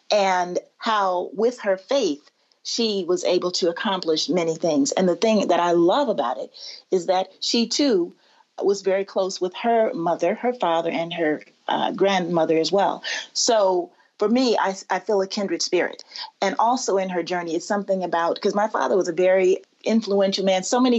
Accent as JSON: {"language": "English", "town": "Chicago", "region": "Illinois", "country": "United States", "said": "I'm from Chicago. So in our school system, we didn't learn that much about Mary McLeod Bethune."}